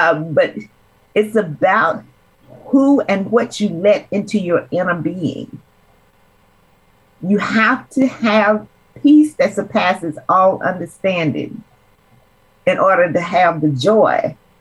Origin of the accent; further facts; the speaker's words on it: Tyler, Texas, United States; now in Oregon, United States; I'm a native Texan. I have been in Oregon for 24 years. I grew up, I grew up in Tyler, Texas.